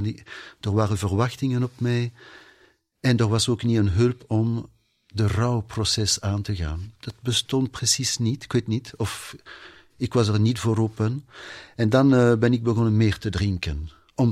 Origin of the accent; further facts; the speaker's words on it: Wallonia, Belgium; Want ik kom in de buurt van Luik. En daar in onze buurt was er dat kapelletje.